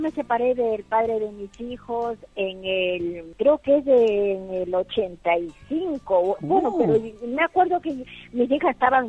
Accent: Guayaquil, Guayas, Ecuador; moved away as an adult; now in Spain; Soy de Ecuador, pero de la parte de la costa de Guayaquil.

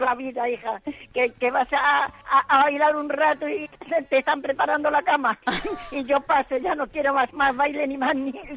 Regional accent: Madrid, Community of Madrid, Spain; also born or lived in Málaga; Que soy madrileña, pero que tengo una casa en Málaga, entonces me siento un poco flamenquilla.

